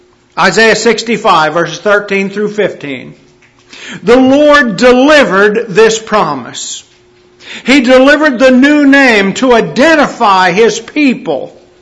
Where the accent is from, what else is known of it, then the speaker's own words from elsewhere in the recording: Langloth, Pennsylvania, United States; she was a member in my hometown congregation in Langloth, Pennsylvania, when I was growing up